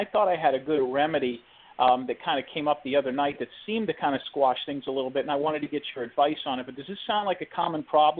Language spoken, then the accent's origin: English; Youngstown, Ohio, United States; I'm originally from Youngstown, Ohio, which is up in the northeastern section.